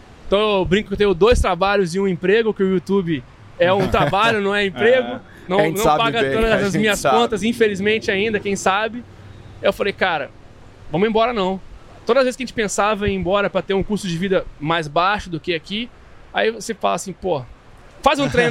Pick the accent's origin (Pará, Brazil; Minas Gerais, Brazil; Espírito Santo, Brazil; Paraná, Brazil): Minas Gerais, Brazil; Cataguases; moved away as an adult; also born or lived in Juiz de Fora; Eu sou mineiro de Cataguases. Mas eu morei muito tempo em Juiz de Fora.